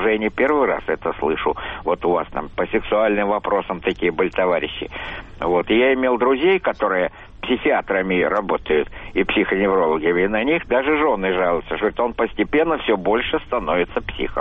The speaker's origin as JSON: {"language": "Russian", "region": "Moscow", "country": "Russia", "said": "я из Москвы, и представитель, как говорится, старшего поколения."}